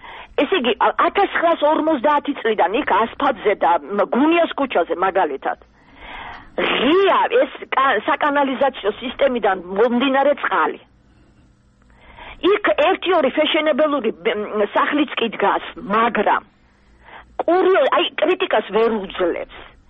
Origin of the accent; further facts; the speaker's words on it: Tbilisi, Georgia; also born or lived in Vienna; მე დავიბადე და გავიზარდე თბილისში და მთელი 4 წელიწადი ვცხოვრობდი ვენაში.